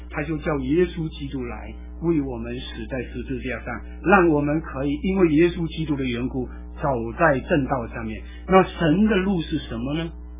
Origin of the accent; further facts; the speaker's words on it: Malaysia; 那我们是马来西亚人，英国也管过我们